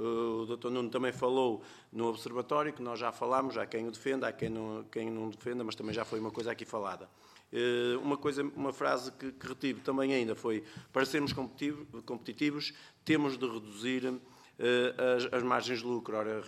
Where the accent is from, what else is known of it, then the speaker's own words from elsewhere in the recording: Norte, Portugal; sou do Norte, mas resido no Algarve